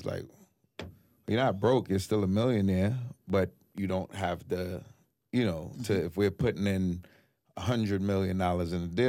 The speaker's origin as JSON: {"language": "English", "country": "Trinidad & Tobago", "also_born_or_lived": "Flatbush", "said": "I come from Trinidad, and after Trinidad was Flatbush"}